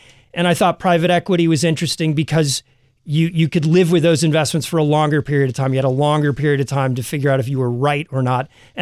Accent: Sacramento, California, United States; I grew up in Sacramento, California. My dad was a bodybuilder and owned three gyms in Sacramento.

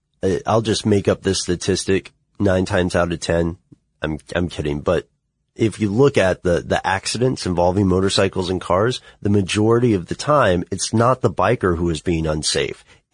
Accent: the South, United States; But growing up in the South, all of the bikers I've hung out with have been either Harley guys through and through

